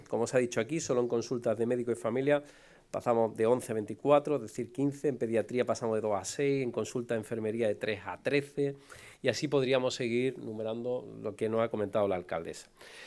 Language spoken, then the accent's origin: Spanish; Málaga, Andalusia, Spain; yo soy malagueño